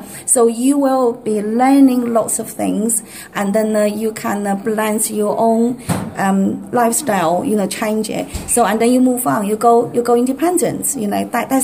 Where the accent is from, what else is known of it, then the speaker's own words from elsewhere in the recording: China; English is a second language; moved away as an adult; now in United Kingdom; Originally, I'm from China, but that was about 17 years ago.